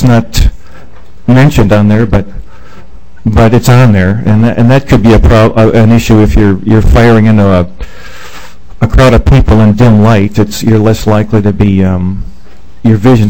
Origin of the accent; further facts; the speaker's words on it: French River, Minnesota, United States; I'm from French River, Minnesota.